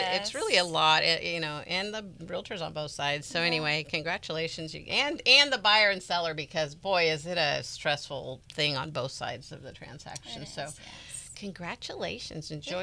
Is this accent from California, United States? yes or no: yes; California, United States; But I grew up in Marin County, and I've dragged my kids along every year to the fair.